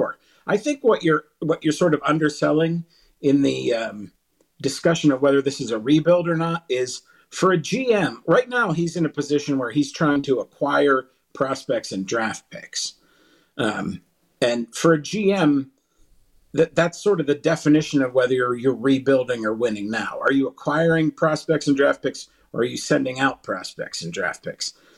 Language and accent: English; Greensburg, Pennsylvania, United States; I grew up in Greensburg, so like your channels, how well they came in depended on like where the signal was from.